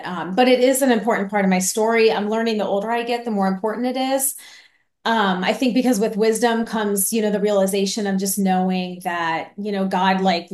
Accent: Chicago, Illinois, United States; born there; I was born in Chicago, and I at 3 weeks old was adopted by an amazing family who I'm still very close to this very day.

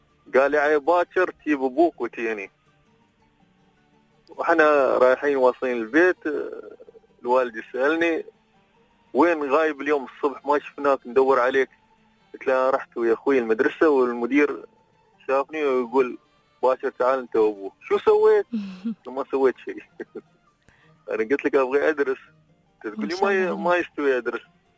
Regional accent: Fujairah, United Arab Emirates; أنا طبعا من الفجيرة

